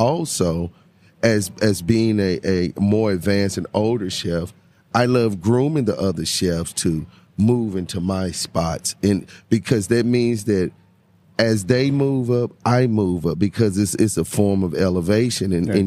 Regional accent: Mississippi, United States; I started out at a young age, growing up in Mississippi. My father was Creole, and my father was a chef.

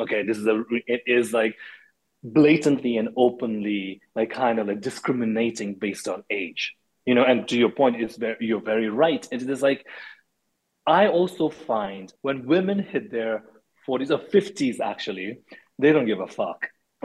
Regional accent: Nepal; also born or lived in India; I grew up in Nepal and in India.

